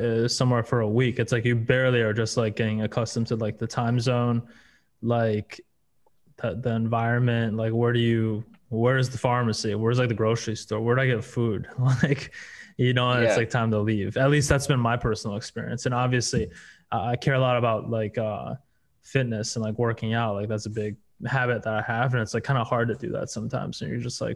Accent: Wisconsin, United States; I grew up in Wisconsin.

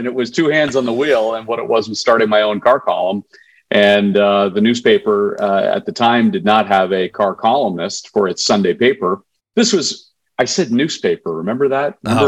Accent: Canada; now in United States; I grew up in Canada and made my way down to the U.S.

